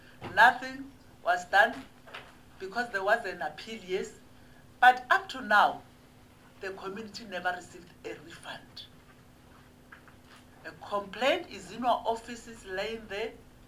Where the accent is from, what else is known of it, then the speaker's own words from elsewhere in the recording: Limpopo, South Africa; I'm coming from Limpopo, like him.